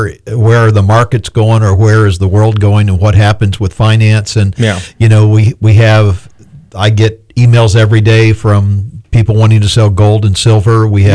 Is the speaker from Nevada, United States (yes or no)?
no; Florida, United States; Well, actually, I am a Floridian. You know, I'm a gator bite. I crawled out of the swamp.